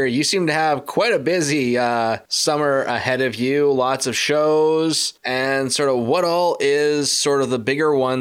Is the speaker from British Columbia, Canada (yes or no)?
no; Brampton, Ontario, Canada; Well, I'm from Brampton, Ontario, so I'm very familiar with the CNE.